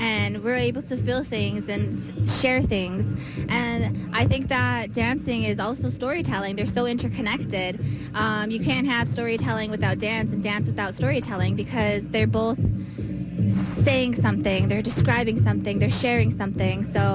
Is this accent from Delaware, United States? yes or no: no; Wisconsin Dells, Wisconsin, United States; also born or lived in San Diego Pueblo; I'm from Wisconsin Dells, Wisconsin, and San Diego Pueblo. I'm from the Ho-Chunk Nation.